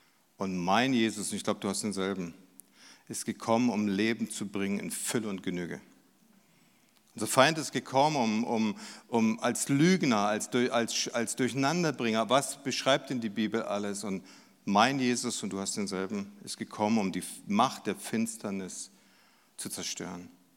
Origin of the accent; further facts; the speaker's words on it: Worms, Rhineland-Palatinate, Germany; Mission beginnt hier in Landau, über Worms, wo ich herkomme, bis an die Enden der Erde.